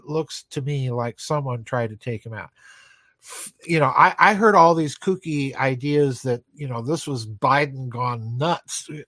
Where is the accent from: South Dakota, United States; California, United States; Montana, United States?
South Dakota, United States; George McGovern, you know, senator from my home state